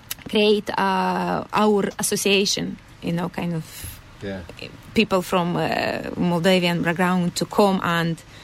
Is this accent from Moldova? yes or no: yes; Moldova; now in Ireland; From Moldova.